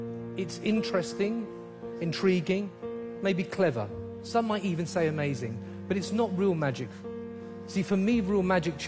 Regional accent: London, United Kingdom; I'm from North London.

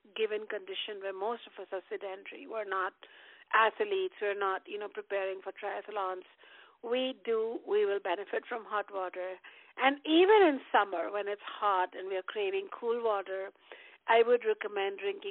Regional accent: India; Even I'm an Indian, and I don't eat Indian food all the time.

